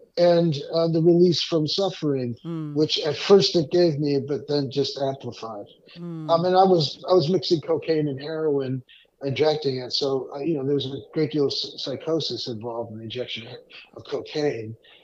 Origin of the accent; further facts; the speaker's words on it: Detroit, Michigan, United States; I am born and raised in Detroit.